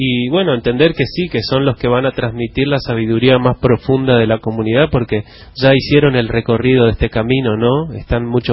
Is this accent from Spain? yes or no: no; Resistencia, Chaco, Argentina; yo me crié en Resistencia y yo me iba a las 8 de la mañana a mi casa cuando no tenía escuela